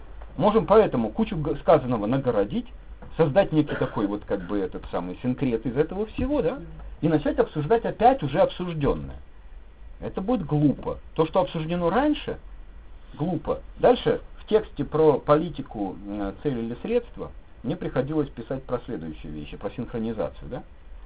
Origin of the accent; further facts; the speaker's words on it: Belarus; Я, как белорус, просто создаю себе место здесь, не отказываясь от белорусскости